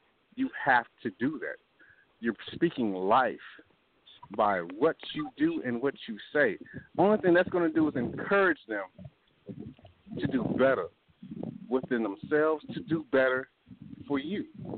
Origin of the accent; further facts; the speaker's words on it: Austin, Texas, United States; My wife is from California. I'm from Austin, Texas.